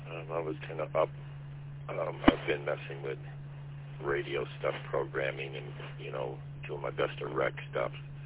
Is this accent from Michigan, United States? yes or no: yes; Michigan, United States; born there; I was born in Wayne County, so it's been a long, long time ago, though.